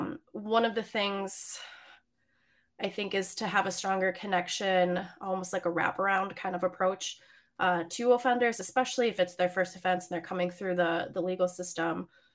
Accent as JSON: {"language": "English", "town": "Milwaukee", "region": "Wisconsin", "country": "United States", "said": "Because I'm from Milwaukee, I tend to know more about that area in particular."}